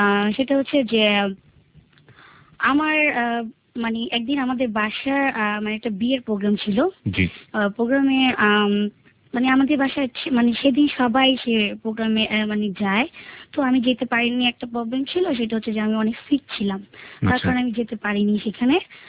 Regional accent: Dhaka, Dhaka Division, Bangladesh; born or raised there

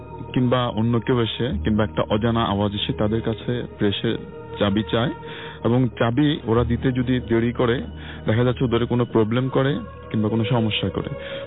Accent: Chittagong, Chittagong Division, Bangladesh; আমার বেড়ে ওঠা, আমার পড়াশোনা, আমার ক্যাম্পাস সবকিছু চট্টগ্রাম বিশ্ববিদ্যালয় কেন্দ্রিক।

